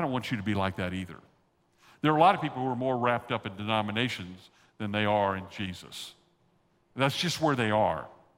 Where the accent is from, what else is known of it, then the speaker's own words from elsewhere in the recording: the South, United States; accent: Southern; You know, I was raised down in the South. Every once in a while, you'll hear some Southern phrase come from my voice, or you'll hear a Texas accent come forth